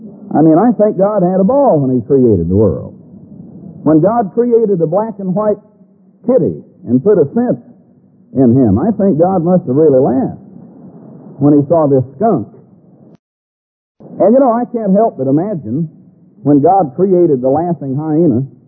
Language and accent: English; Texas, United States; I grew up in Southern Baptist Church down in Texas.